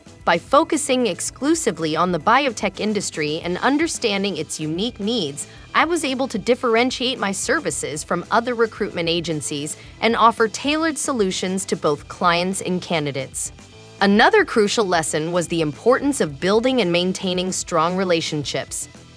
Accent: India; moved away as an adult; now in United States; I moved to the US from India, where I pursued an advanced degree in a scientific field.

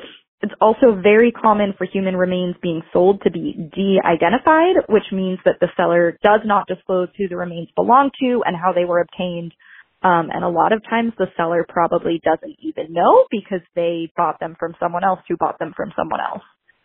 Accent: Salem, Massachusetts, United States; So I'm from Salem, Massachusetts, a very spooky town.

